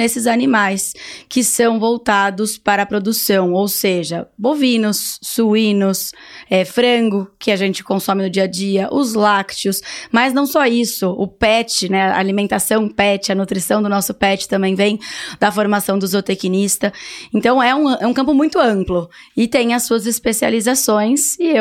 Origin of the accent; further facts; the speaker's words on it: São Paulo, Brazil; eu, nascida e criada em São Paulo, fui fazer zootecnia no interior